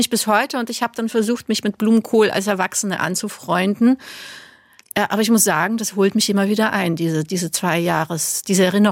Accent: Berlin, Germany; Genau, ich komme aus Berlin

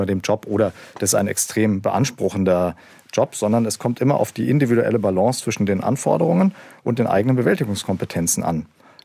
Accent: Erlangen, Bavaria, Germany; interessanterweise bin ich selber in Franken groß geworden, aber mit einer norddeutschen Familie im Hintergrund.

